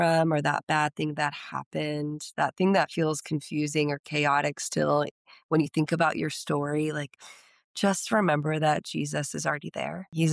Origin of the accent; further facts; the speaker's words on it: San Diego, California, United States; Yeah, well, I grew up in San Diego and kind of in the intro, you mentioned being a missionary's kid, which is also kind of a strange thing to be a missionary's kid in San Diego.